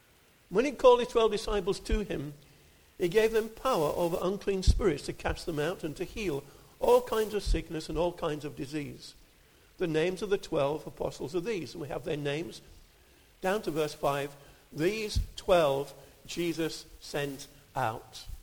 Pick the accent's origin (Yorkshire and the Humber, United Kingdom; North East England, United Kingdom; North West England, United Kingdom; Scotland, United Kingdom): Yorkshire and the Humber, United Kingdom; I come from Yorkshire.